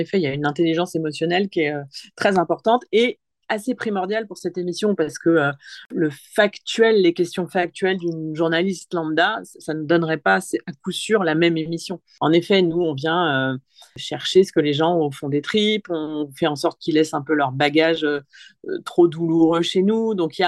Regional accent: Bourgogne-Franche-Comté, France; Moi, quand j'étais ado, que j'habitais dans le Morvan

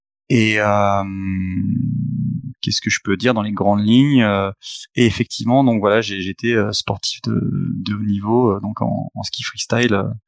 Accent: Thônes, Auvergne-Rhône-Alpes, France; Actuellement, j'ai 39 ans. Donc, je viens de Haute-Savoie, un petit village peuplé d'irréductibles gaulois qui résistent encore et toujours à l'envahisseur. Donc, du nom de Thônes. Thônes en Haute-Savoie

